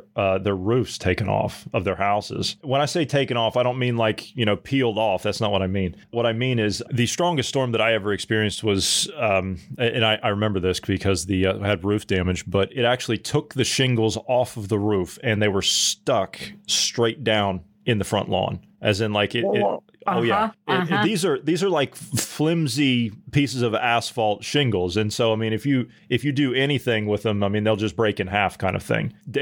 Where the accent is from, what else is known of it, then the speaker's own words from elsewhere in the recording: Ohio Valley, United States; I'm from the Ohio Valley, and we used to catch like the tail end of it